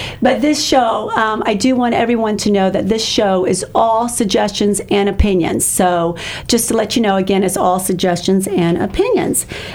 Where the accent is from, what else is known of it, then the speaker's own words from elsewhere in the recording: Tampa, Florida, United States; And the people that are here, we're natives from Tampa.